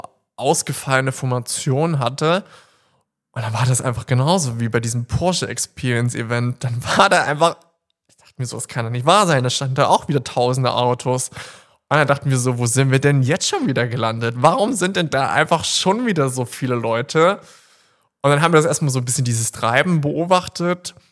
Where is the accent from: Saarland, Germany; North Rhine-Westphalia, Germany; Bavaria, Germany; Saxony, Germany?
Saxony, Germany; so was direkt so vor meiner Heimat jetzt hier ist, in Nähe Dresden-Meißen.